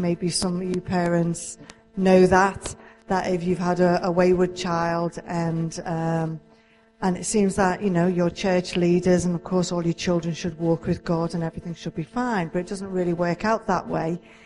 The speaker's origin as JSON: {"language": "English", "town": "Liverpool", "region": "North West England", "country": "United Kingdom", "accent": "Scouse", "said": "I'm from Liverpool. So I can put on a really Scouse accent"}